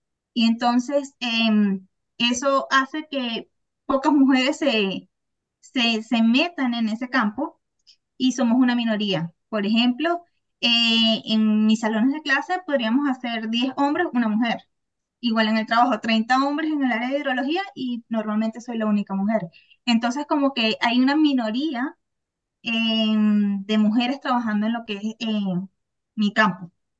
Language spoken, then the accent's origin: Spanish; Venezuela; se veía en mi país, Venezuela, en cuarto año